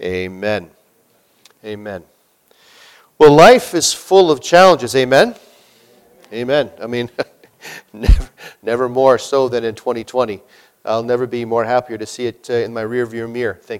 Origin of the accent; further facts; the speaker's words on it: Canada; But once they find out we're Canadian, we're even more accepted, by the way. They just assume we're from America, but once we say we're Canadian, apparently we're in.